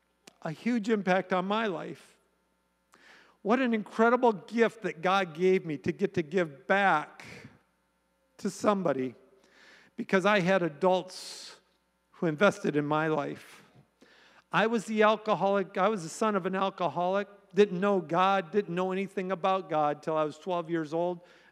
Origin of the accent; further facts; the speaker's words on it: Manistique, Michigan, United States; I'm a Youper, by the way. I didn't even mention that. I am a Youper. I'm from Manistique, Michigan, proudly from. That's where I graduated high school from.